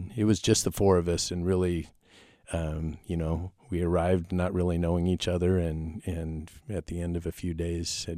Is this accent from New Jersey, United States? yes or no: no; Tacoma, Washington, United States; In Tacoma. But Whitworth has just been a big part of my family.